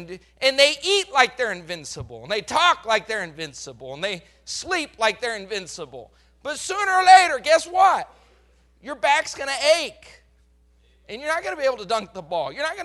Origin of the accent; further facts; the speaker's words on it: Colorado, United States; I was born and raised in Colorado.